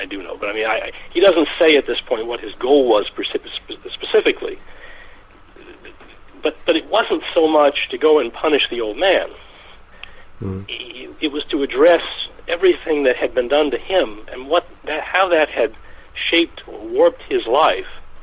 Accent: Deep South, United States; born there; Particularly, perhaps because I was born in the Deep South

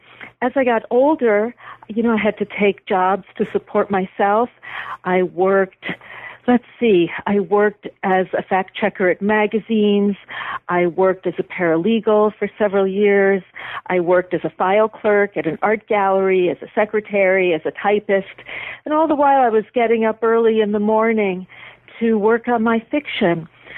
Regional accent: Buffalo, New York, United States; born or raised there

